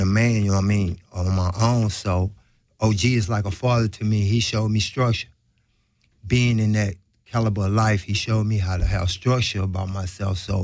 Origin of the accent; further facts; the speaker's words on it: New Orleans, Louisiana, United States; I came out here from New Orleans